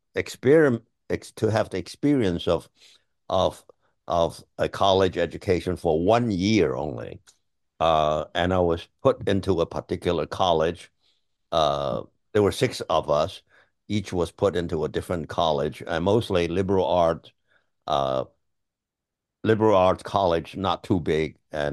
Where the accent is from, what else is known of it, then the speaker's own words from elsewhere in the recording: China; No, I grew up in China proper, and lived in different cities in the 40s, in the 1940s, and 50s.